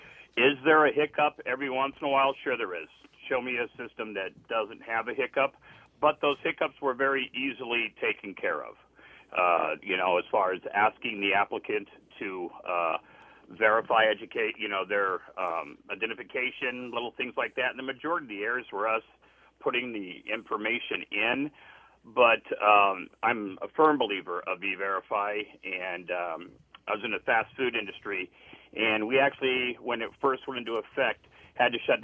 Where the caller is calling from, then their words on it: Arizona, United States; I'm actually here from Arizona, and we started using it, it was about 10 years ago